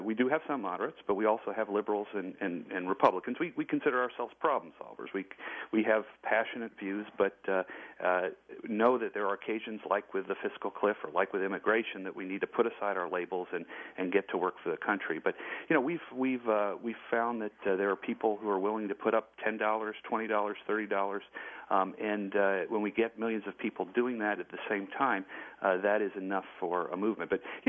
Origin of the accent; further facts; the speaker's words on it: Lexington, Kentucky, United States; You know, I'm from Lexington, Kentucky. I went to Henry Clay High School.